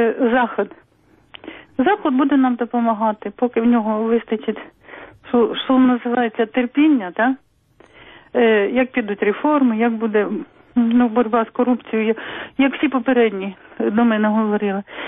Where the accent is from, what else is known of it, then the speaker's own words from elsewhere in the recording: Kyiv, Ukraine; я з Києва.